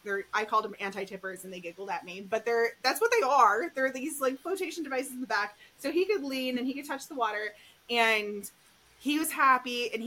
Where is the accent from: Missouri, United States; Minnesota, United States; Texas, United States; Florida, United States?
Florida, United States; I'm from Florida. I'm not skiing or snowboarding.